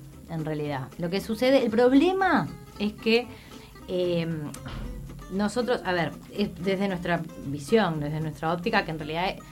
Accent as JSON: {"language": "Spanish", "country": "Mexico", "moved": "yes", "said": "Yo soy mexicana, pero vivo hace 30 años acá."}